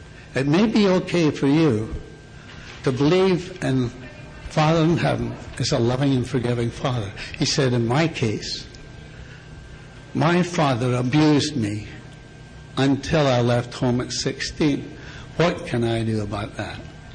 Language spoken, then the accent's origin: English; Scotland, United Kingdom; now in United States; I was brought up in Scotland